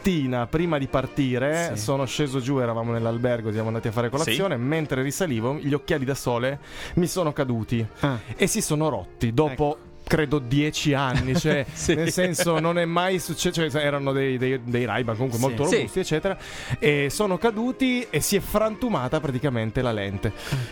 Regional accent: Piedmont, Italy; noi siamo piemontesi

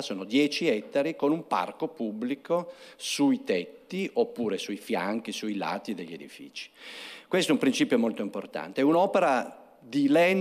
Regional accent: Turin, Piedmont, Italy; vorrei sottolinearlo da torinese

